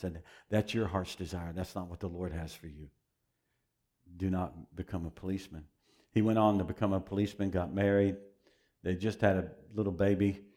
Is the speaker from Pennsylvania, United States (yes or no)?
no; Tennessee, United States; But I am from Tennessee, so just